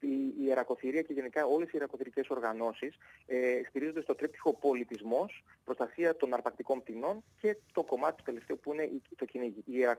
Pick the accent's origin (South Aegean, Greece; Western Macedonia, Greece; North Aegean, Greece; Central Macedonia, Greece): Central Macedonia, Greece; Thessaloniki; Είμαι και εγώ ιδιαίτερα χαρούμενος και συγκινημένος που έρχομαι ως Θεσσαλονικιός